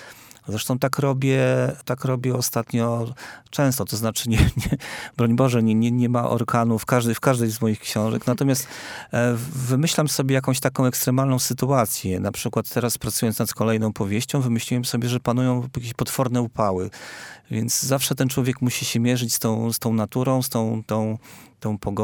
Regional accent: Jeziorany, Warmian-Masurian Voivodeship, Poland; Tak, ja pochodzę w ogóle z Jezioran, to jest takie małe miasto na Warmii.

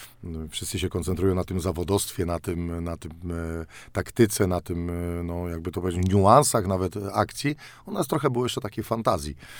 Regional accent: Nysa, Opole Voivodeship, Poland; ja wychowałem się w Nysie przy zawodnikach no, specyficznych

